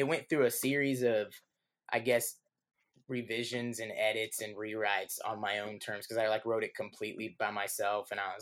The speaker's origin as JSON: {"language": "English", "town": "Latham", "region": "Illinois", "country": "United States", "tie": "born or raised there", "said": "So I grew up in Latham, Illinois, small farm town of about 400 people. Grew up on a farm and listening to country music on the tractor"}